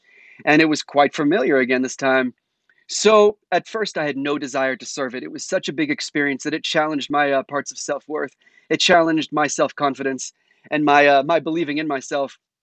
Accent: Washington, District of Columbia, United States; But at the same time, I grew up in Washington, D.C. in the 80s and 90s.

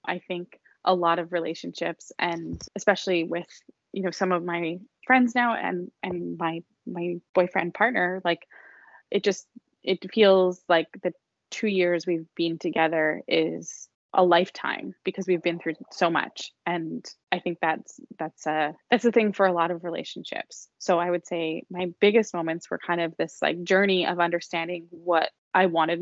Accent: Canada; I think especially I'm Canadian, so you know, we feel like it's kind of close

